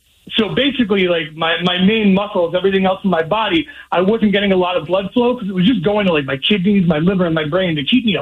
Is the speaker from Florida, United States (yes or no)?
no; Massachusetts, United States; So I won't even lie, I'm from Massachusetts